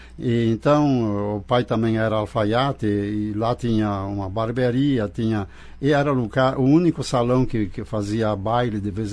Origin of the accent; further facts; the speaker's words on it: Arroio Canoas, Rio Grande do Sul, Brazil; Da localidade onde nasci é Arroio Canoas, Arroio Canoas. Distrito de Barão.